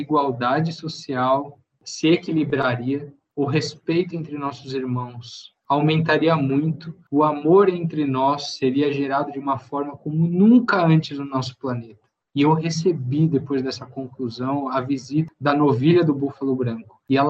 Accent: São Paulo, Brazil; que é o prefixo aqui de São Paulo, que é a cidade onde eu vivi, onde eu nasci.

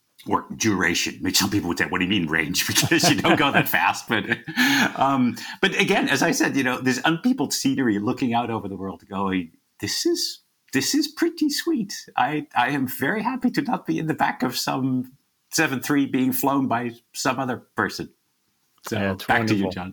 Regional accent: Netherlands; now in Australia; this is my seventh country, right? I'm from the Netherlands originally, which is sort of the tiniest, a very densely populated piece of Europe.

